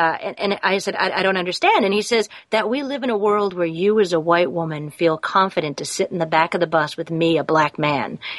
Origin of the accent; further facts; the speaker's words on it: New England, United States; I'm born and raised in New England, and I got on a bus